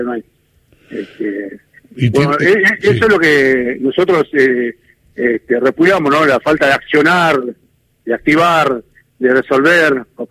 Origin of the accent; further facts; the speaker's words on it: Jujuy, Argentina; paisano mío, pues soy jujeño, él es jujeño también.